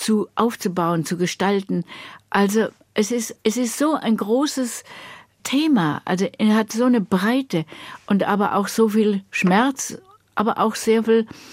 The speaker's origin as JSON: {"language": "German", "country": "Germany", "said": "natürlich, wenn ich Englisch spreche, hört man es in meinem Akzent sowieso, automatisch verbunden, dass ich, also ganz klar, ich bin Deutsche."}